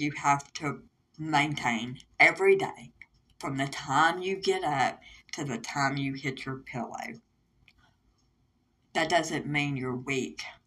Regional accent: Arkansas, United States; in my hometown in Southwest Arkansas

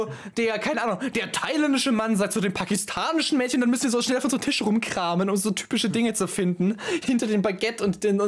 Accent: Bavaria, Germany; Ich meine, wir kommen aus Bayern

